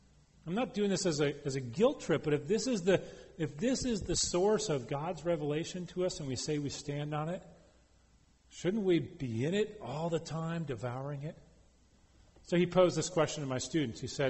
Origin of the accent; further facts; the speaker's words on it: Connecticut, United States; wait a second, I grew up in Connecticut. I know what the size of Rhode Island is.